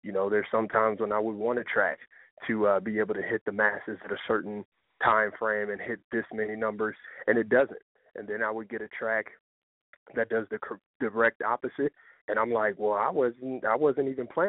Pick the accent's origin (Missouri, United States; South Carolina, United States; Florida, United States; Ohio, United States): Ohio, United States; Cincinnati; now in Columbus, United States; I'm from Cincinnati, but we're actually, our headquarters is in Columbus, Ohio.